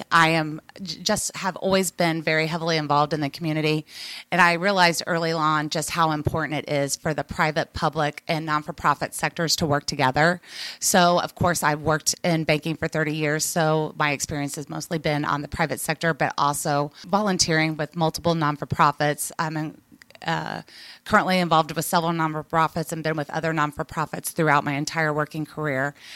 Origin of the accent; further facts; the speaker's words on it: Indiana, United States; I have been born and raised in Bartholomew County. I grew up going to St. Peter's Lutheran School and then graduated from Columbus East